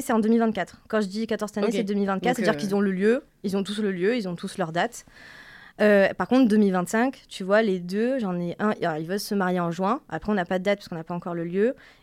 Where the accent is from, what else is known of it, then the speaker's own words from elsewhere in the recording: Marseille, Provence-Alpes-Côte d'Azur, France; je viens de Marseille. J'ai 24 ans.